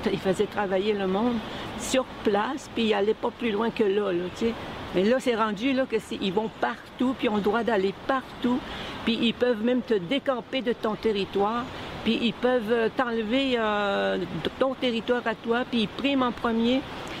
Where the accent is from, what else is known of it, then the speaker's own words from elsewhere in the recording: Matimekush, Quebec, Canada; moved away as an adult; Puis j'ai quitté Matamekush, je venais d'avoir 19 ans. Puis après ça, ben, on est retourné dans les années 1980